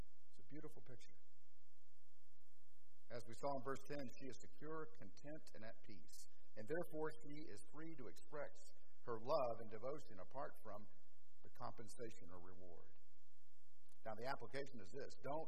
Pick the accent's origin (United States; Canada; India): United States; Orlando, Florida; You know, growing up in Orlando, I used to travel back and forth to the beach.